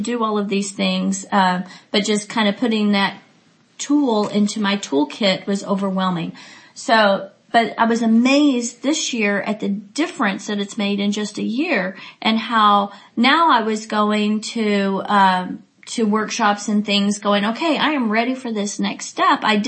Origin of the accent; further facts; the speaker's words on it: Texas, United States; And, you know, of course, I'm from Texas.